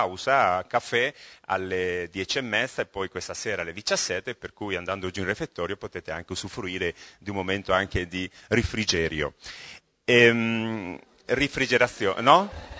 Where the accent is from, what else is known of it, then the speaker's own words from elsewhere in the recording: Granada, Andalusia, Spain; Italian is a second language; poi per me che sono spagnolo di Granada, siamo compaesani